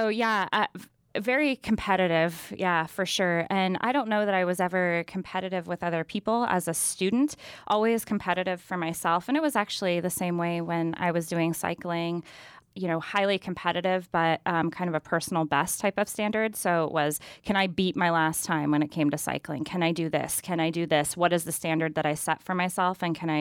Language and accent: English; Denny, California, United States; So I grew up in Trinity County. Some people might have heard of Denny.